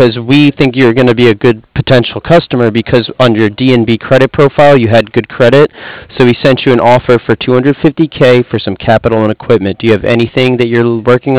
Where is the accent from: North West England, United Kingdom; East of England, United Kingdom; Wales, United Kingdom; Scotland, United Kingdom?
Wales, United Kingdom; Cardiff; I'm from Cardiff.